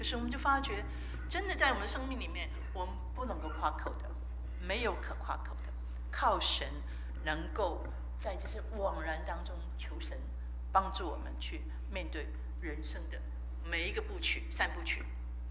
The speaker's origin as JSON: {"language": "Chinese", "country": "Hong Kong", "said": "我从香港来哈"}